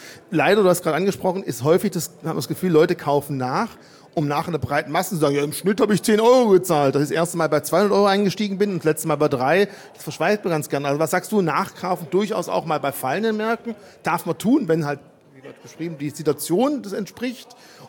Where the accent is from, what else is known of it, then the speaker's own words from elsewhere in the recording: Baden-Württemberg, Germany; Ja, ich als Schwabe, dann sind die Schwaben geizig, die kaufe ich nicht mehr.